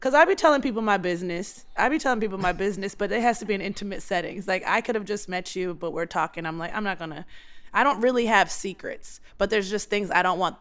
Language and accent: English; Baltimore, Maryland, United States; I'm from Baltimore. We don't hold our tongues there.